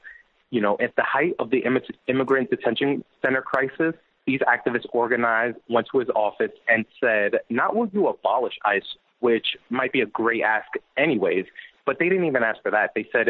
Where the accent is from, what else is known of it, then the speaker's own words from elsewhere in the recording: New Jersey, United States; he was my hometown mayor when I was a kid, and he comes directly out of the New Jersey political scene.